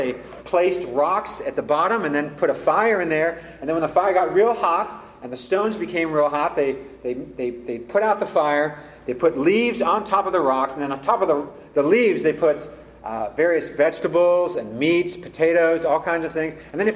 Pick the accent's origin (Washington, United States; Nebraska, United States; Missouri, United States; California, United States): California, United States; I mean, I know I'm from Silicon Valley, Northern California, grew up a city boy